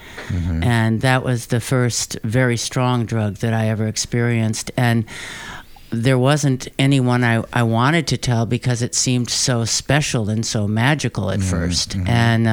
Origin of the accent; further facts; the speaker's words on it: Minnesota, United States; And see, in my case, I'm from Minnesota, so there wasn't a real, at that point in the early 60s, there wasn't really a counterculture active, you know.